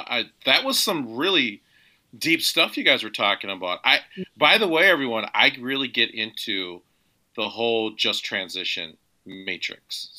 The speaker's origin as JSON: {"language": "English", "town": "Red Lake", "region": "Minnesota", "country": "United States", "said": "I am from Red Lake."}